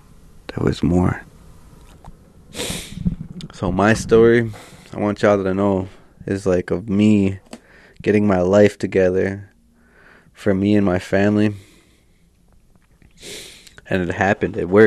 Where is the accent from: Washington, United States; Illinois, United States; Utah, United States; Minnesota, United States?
Minnesota, United States; Fond du Lac